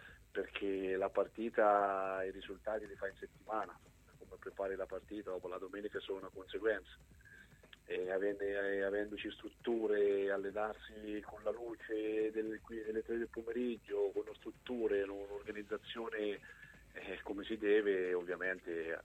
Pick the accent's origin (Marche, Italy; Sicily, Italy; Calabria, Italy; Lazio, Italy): Marche, Italy; Pergola; io sono di Pergola, quindi ci ho giocato, però non sono proprio della zona vicinissima, cioè sono vicino ma non proprio della zona in sé per sé